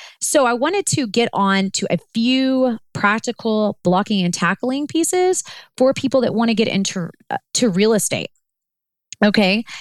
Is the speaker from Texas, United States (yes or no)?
yes; Pasadena, Texas, United States; but I'm from Pasadena, and you know, the Pasadena rodeo is like a big deal also. I'm like, I am literally from Urban Cowboy.